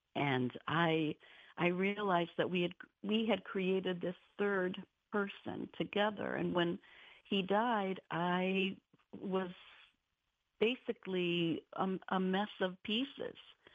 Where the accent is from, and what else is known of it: Jamestown, New York, United States; born or raised there